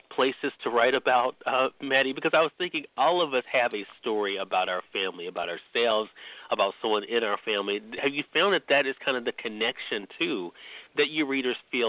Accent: Mississippi, United States; Those joining us on the radio dial in my home state of Mississippi at WYAD 94.1 FM, we're glad you could be with us

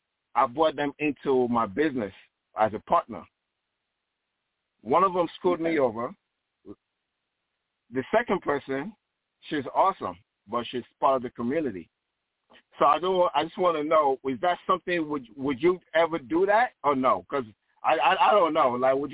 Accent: Nigeria; I always had a lot of questions as a youth growing up in Nigeria.

